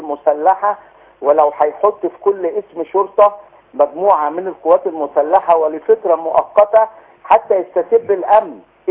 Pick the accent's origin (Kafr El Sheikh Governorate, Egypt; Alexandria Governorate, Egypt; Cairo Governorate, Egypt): Alexandria Governorate, Egypt; Alexandria; انا من اسكندريه